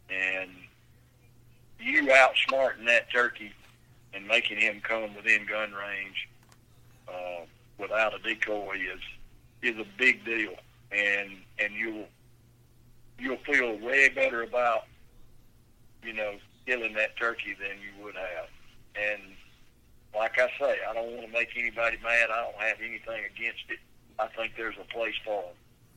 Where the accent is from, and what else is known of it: Alabama, United States; born or raised there